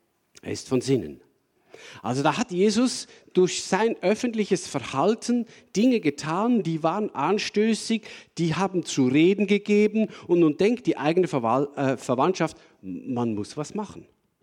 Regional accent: Switzerland; ich als Schweizer

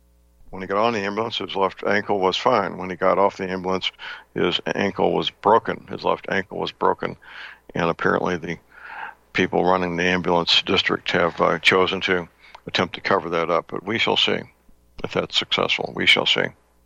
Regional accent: St. Louis, Missouri, United States; born or raised there

